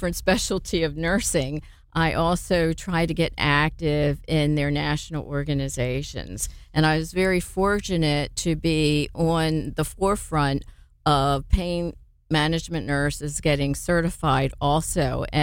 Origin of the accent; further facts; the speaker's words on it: Maryland, United States; And since I grew up in Maryland, my father was also a history teacher.